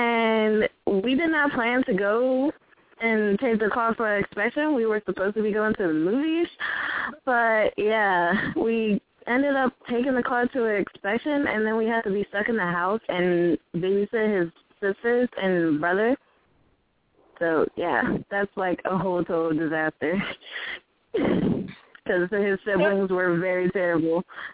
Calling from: Virginia, United States; I'm calling from Virginia.

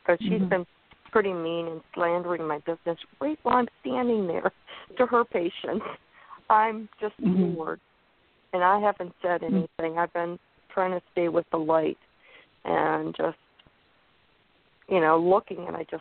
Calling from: Florida, United States

